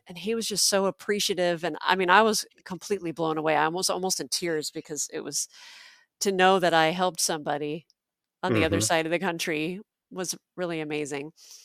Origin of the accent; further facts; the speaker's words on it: Los Angeles, California, United States; I went to LA to see him. That's my hometown